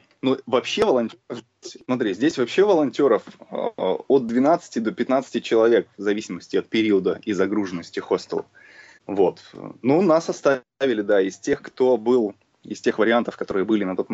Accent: Russia; Нет, нет, нет, я из России.

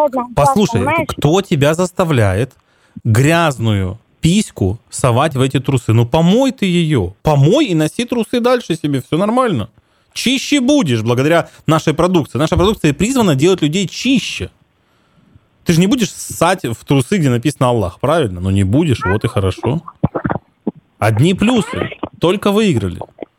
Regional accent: Grozny, Chechnya, Russia; Не, из Чечни приехал, да, из Грозного.

